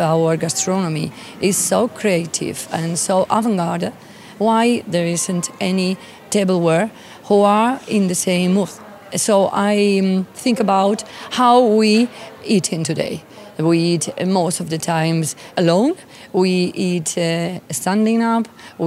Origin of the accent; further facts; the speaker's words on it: Bilbao, Basque Country, Spain; If I say I come from Bilbao, you can see that everyone now notices that Bilbao has changed a lot.